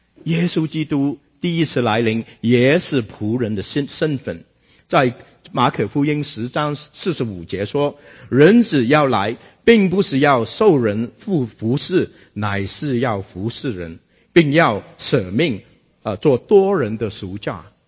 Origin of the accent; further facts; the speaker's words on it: China; 这跟我们中国人很相似